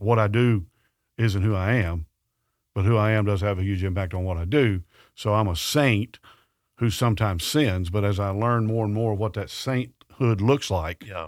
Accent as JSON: {"language": "English", "town": "Murray", "region": "Kentucky", "country": "United States", "tie": "born or raised there", "said": "because I grew up in Murray."}